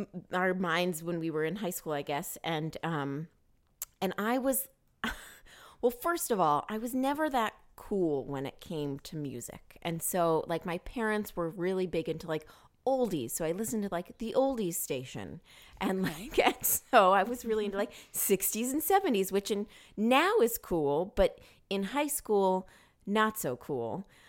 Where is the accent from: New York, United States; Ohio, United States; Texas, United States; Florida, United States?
Florida, United States; Lakeland; I grew up in Lakeland, Florida, which is an hour from Orlando